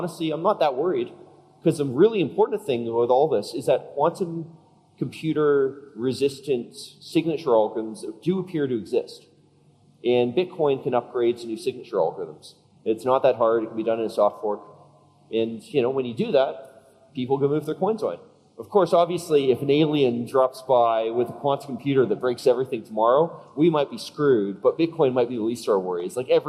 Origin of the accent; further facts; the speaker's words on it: Canada; so, I'm from Canada.